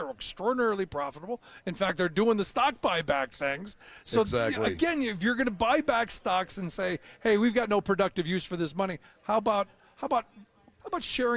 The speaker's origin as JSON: {"language": "English", "town": "Cleveland", "region": "Ohio", "country": "United States", "tie": "born or raised there", "said": "No, look, I grew up in Cleveland, and it was the same kind of thing."}